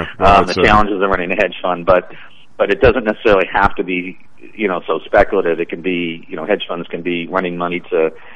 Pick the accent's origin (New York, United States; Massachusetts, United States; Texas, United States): Massachusetts, United States; Boston; now in Florida, United States; Let's put it this way: I'm originally from Boston, so that answers your question.